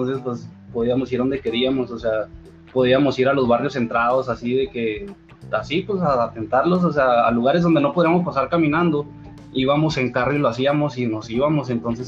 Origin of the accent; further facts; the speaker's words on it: Ciudad Juárez, Chihuahua, Mexico; also born or lived in El Paso, United States; Yo nací en El Paso, Texas, pero mis papás son de Juárez y ahí fue donde, allá es donde está mi barrio, allá es donde yo crecí